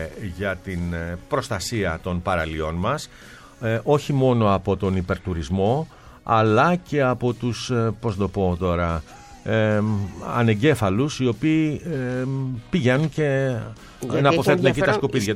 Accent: Peloponnese, Greece; Δηλαδή εκεί στην πατρίδα μου τη Μεσσηνία, καμιά φορά που επισκέπτομαι.

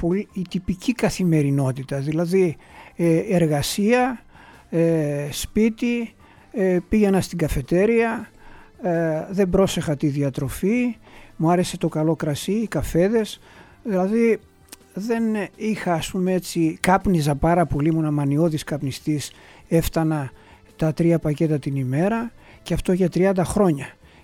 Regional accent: Ioannina, Epirus, Greece; born there; Καταγωγή, γεννήθηκα στα Γιάννα, καταγωγή μου είναι από το Μέτσοβο.

